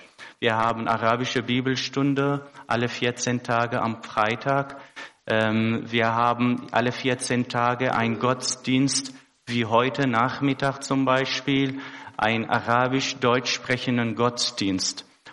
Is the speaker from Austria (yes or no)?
no; Syria; Ich bin geboren in Syrien und dort auch aufgewachsen.